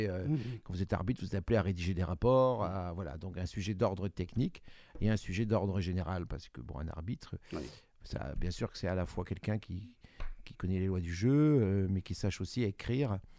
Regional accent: Brest, Brittany, France; D'abord, je suis breton, brestois précisément.

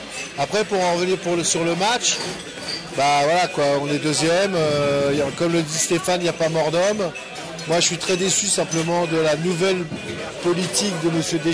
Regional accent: Paris, Île-de-France, France; Non, je suis parisien, moi. Je suis né à Paris, 4 générations et tout

